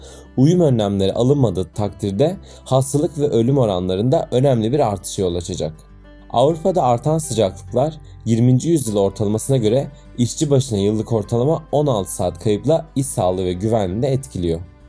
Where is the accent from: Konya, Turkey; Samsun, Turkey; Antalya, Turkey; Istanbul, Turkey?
Antalya, Turkey; Alanya; selam. Alanya'da doğdum ve büyüdüm.